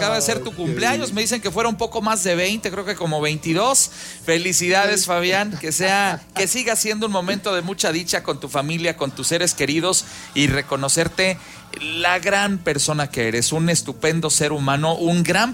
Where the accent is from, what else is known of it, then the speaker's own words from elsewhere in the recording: Mexico; nuestra manera de ver la vida como mexicanos y presentarla al resto del mundo.